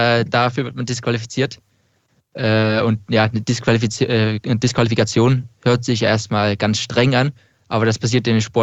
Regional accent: Norway; German is a second language; Norwegen ist ein privilegiertes Land, wo ich herkomme, wo ich bin, ja, gut aufgewachsen bin.

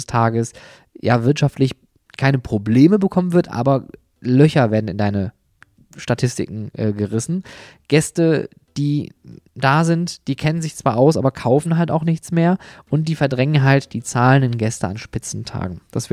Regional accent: Essen, North Rhine-Westphalia, Germany; Das ist die ehemalige Bundesgartenschau hier in meiner Heimatstadt Essen.

